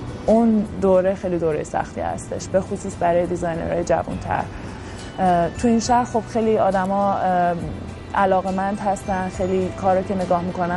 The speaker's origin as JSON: {"language": "Persian", "country": "Iran", "moved": "as an adult", "lives_now": "New York, United States", "said": "من از ایران مستقیم اومدم نیویورک"}